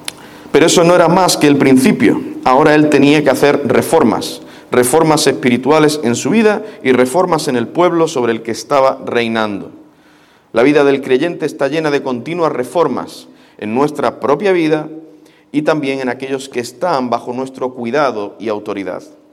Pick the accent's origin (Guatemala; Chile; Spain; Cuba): Spain; Andalusia; accent: Andalusian; Aún con mi acento andaluz me entiendes, ¿verdad?